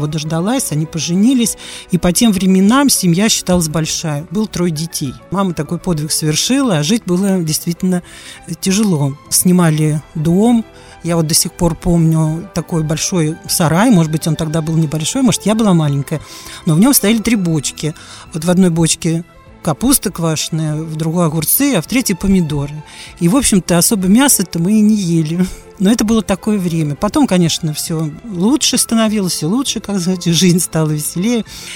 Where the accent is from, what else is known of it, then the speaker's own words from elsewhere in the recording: Ryazan, Ryazan Oblast, Russia; Являюсь я коренной рязанкой, я родилась в городе Рязани